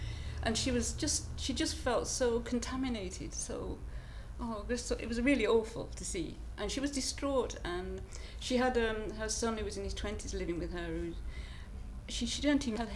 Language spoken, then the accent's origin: English; Blackburn, North West England, United Kingdom; I'm 64 and I'm from Blackburn.